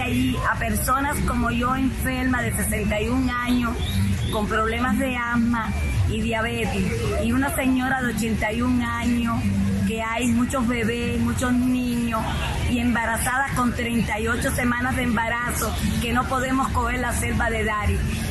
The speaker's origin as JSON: {"language": "Spanish", "country": "Trinidad & Tobago", "said": "Nosotros somos los de Trinidad y Tobago y estamos en la caravana por la libertad"}